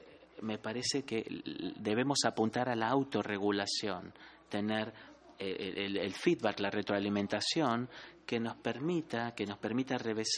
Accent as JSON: {"language": "Spanish", "country": "Colombia", "said": "soy de Colombia"}